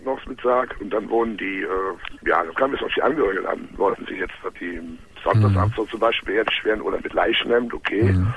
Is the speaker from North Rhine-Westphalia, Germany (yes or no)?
yes; Cologne, North Rhine-Westphalia, Germany; Also ich komme aus Köln, kann man ruhig sagen.